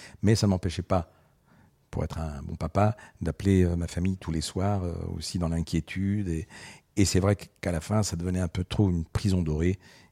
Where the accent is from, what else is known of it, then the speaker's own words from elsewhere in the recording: Constantine, Constantine Province, Algeria; born there; moi je suis né en Algérie, j'ai été élevé pendant 2 ans dans un orphelinat qui se trouve à Constantine